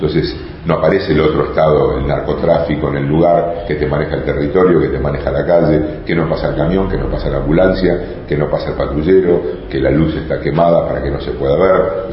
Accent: Mar del Plata, Buenos Aires Province, Argentina; born there; como bonaerense, yo nací en Mar del Plata y vivo en Bulón, como bonaerense y amando esta provincia

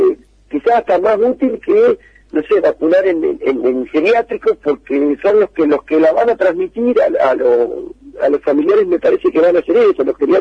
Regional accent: Bolívar, Buenos Aires Province, Argentina; also born or lived in La Plata; yo soy bolivarense, yo soy de Bolívar, me fui a estudiar y estuvimos viviendo en La Plata casi 4 o 5 años, después nos fuimos 25 de mayo

